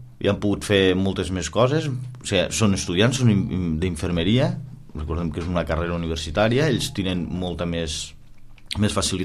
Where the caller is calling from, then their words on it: L'Ametlla de Mar, Catalonia, Spain; Sí, soc de l'Ametlla, de l'Ametlla de Mar